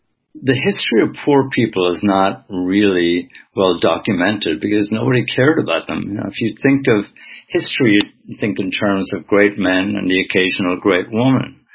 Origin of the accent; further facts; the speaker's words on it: Wexford, Leinster, Ireland; at least when I was growing up in Wexford